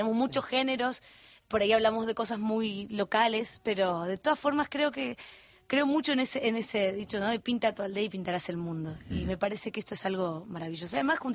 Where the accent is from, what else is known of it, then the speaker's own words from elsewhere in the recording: Argentina; imagino que en mi país hay muchos artistas y en mi lugar, qué sé yo, quizás podrían estar muchos artistas también, pero de todas formas quiero decir que este proyecto a mí me genera mucho orgullo, porque siempre soñé con que la música argentina